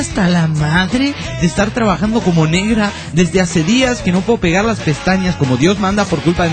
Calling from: Resistencia, Chaco, Argentina; de Resistencia Chaco, República Argentina.

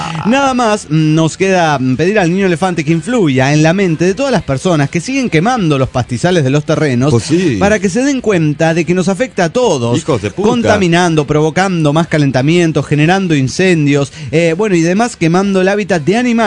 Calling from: Valle Hermoso, Córdoba, Argentina; de Vallehermoso, Córdoba, Argentina.

